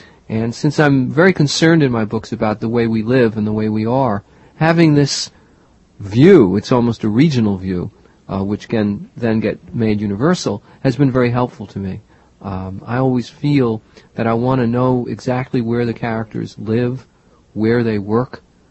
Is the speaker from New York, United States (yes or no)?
yes; Bronx, New York, United States; I did, yes. I grew up in the Bronx and really haven't lived in many places. In some sense, I'm a real local guy.